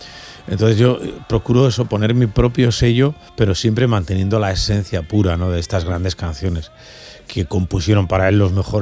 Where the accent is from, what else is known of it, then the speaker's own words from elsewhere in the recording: Pamplona, Navarre, Spain; Sí, ya soy navarro de valenciano de Pamplona, ¿no? Sí, bueno, mi pareja, mi mujer es valenciana y yo me encuentro muy a gusto aquí y estoy viviendo ya en la comunidad valenciana.